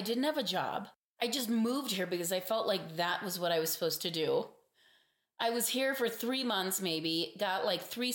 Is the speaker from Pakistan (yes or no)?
yes; Pakistan; I'm sure you and I have discussed that I grew up in Pakistan, and when I was over there, you know, this was decades ago